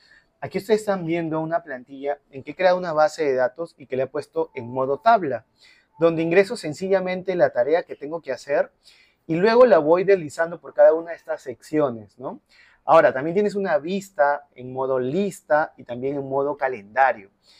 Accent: Peru; no teníamos presencia todavía como comunidad peruana

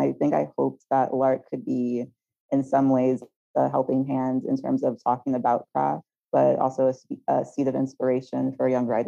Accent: St. Thomas, U.S. Virgin Islands; also born or lived in New York / Philadelphia; now in Los Angeles, United States; I was born and raised in St. Thomas of the U.S. Virgin Islands. Before I moved around a bit, went to New York, went to Philly, and now I'm out in Los Angeles.

